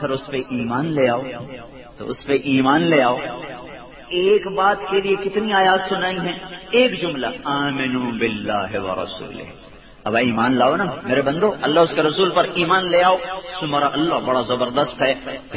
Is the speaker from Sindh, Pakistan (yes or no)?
no; Punjab, Pakistan; ویسے بھی ہم راوی کے کنارے پر ہم لوگ، ہمارا گاؤں ہے، تو ہم جب آتے تھے لاہور سے تو اپنا راشن لے کر نا کئی کئی دن کا جنگل میں چلے جاتے